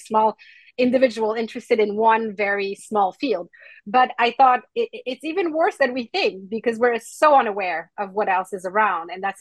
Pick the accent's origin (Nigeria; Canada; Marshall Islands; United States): Canada; now in United Kingdom; because I'm not from the UK. And so I don't have the network that UK academic would have, for example. I'm Canadian.